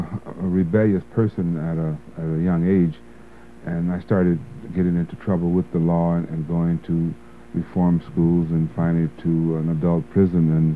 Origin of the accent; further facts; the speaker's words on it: Los Angeles, California, United States; also born or lived in Little Rock, Arkansas; And my family came to California during the Second World War, and we just paused briefly in Oakland, and I actually grew up in Los Angeles, California.